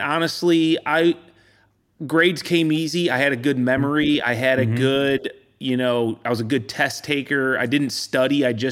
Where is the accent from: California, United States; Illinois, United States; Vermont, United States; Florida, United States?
Illinois, United States; I grew up in the Midwest. Always have been here in Illinois.